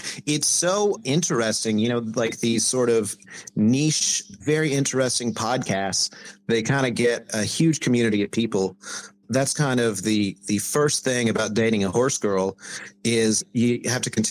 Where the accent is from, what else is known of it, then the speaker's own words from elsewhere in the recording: Mount Vernon, Kentucky, United States; So I grew up in a little small town in Kentucky called Mount Vernon, and it's just south of Lexington.